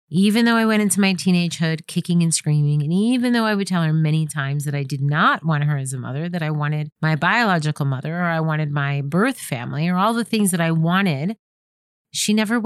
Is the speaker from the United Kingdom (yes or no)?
no; Puerto Rico; I myself am Puerto Rican, and I gotta tel